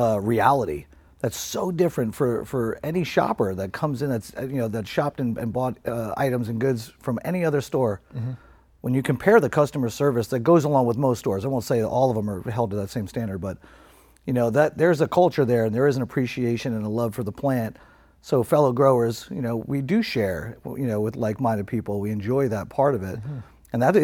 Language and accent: English; New York, United States; growing up in New York, I remember Jamaican weed came over